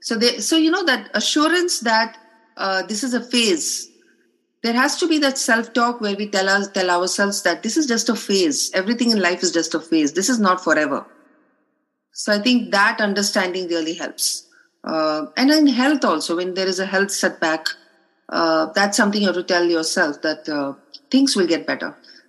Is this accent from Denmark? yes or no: no; Kolkata, West Bengal, India; I'm from Calcutta to Delhi.